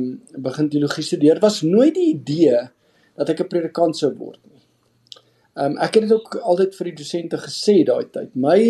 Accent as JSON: {"language": "Afrikaans", "town": "Pretoria", "region": "Gauteng", "country": "South Africa", "said": "ek kom van Pretoria af. Ek het op Tikkie studeer."}